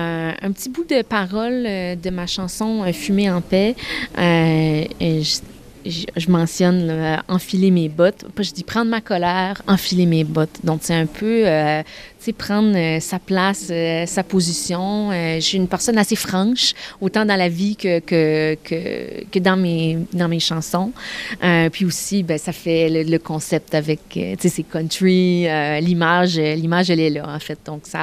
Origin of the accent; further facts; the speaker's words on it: Acadia, Canada; quand on vient de l'Acadie, ben, on a notre façon de parler, de voir les choses, on a notre culture